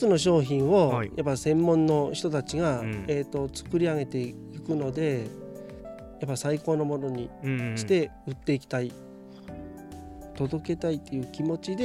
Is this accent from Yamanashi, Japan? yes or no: yes; Yamanashi, Japan; 山梨は、はい、やっぱ生まれた地、育った地であるので、うん、はい、やっぱ自信を持って、うん、山梨県民と言えることです、